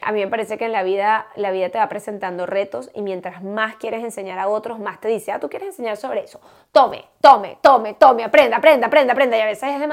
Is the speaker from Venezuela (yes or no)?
yes; Venezuela; now in United States; yo soy de Venezuela. Y en Venezuela era como que, wow, una 4Runner, entonces yo quería una 4Runner. Y cuando llegué a Estados Unidos nos dimos cuenta que además había un montón de opciones de camioneta.